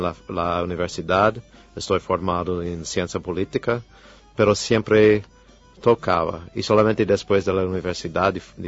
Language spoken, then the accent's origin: Spanish; New York, United States; born there; Nací en Nueva York, sí.